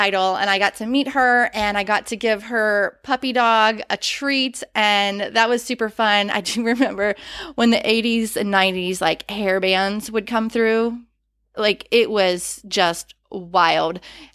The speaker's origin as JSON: {"language": "English", "region": "Pennsylvania", "country": "United States", "said": "Okay, so I am originally from Western Pennsylvania. And if you know anything about Western Pennsylvania, you know that we bleed black and gold. And it's one of those things, it didn't feel like it was a choice. It was just a part of growing up."}